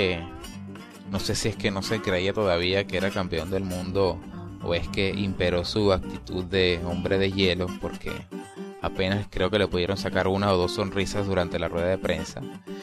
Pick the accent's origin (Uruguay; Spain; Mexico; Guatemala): Spain; Para bien o para mal, soy español y obviamente mis simpatías van hacia el asturiano.